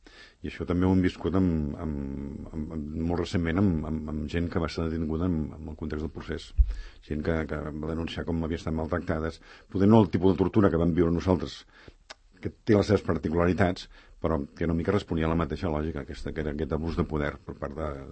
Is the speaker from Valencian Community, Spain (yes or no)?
no; Montcada i Reixac, Catalonia, Spain; Jo sóc de Montcada, com he dit abans